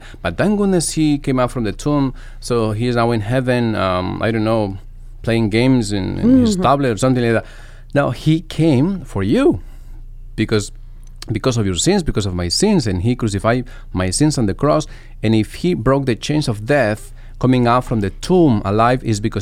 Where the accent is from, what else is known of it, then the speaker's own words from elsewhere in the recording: Cundinamarca, Colombia; English is a second language; In Colombia, next to the capital of Colombia, Bogota. So it was like a small town, and all about church around us.